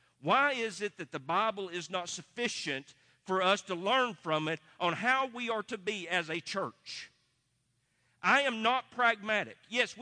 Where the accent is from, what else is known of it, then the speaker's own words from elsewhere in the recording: Tennessee, United States; I grew up in East Tennessee, brothers and sisters. I grew up in East Tennessee, so far back in the woods, you couldn't have found me unless I told you where I was at.